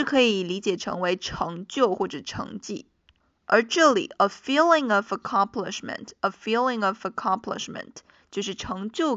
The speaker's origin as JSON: {"language": "Chinese", "country": "China", "said": "作为中国人，我们光有护照啊，还是不够用的哈"}